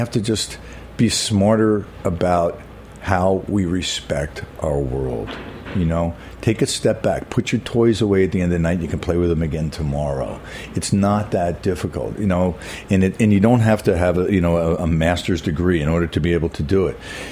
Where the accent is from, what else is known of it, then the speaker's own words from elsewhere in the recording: New York, United States; moved away as an adult; now in Las Vegas, United States; Exactly. I mean, New York's my hometown. You know, I was here for 25 years. I've been in Las Vegas 10 now. But I still consider New York my home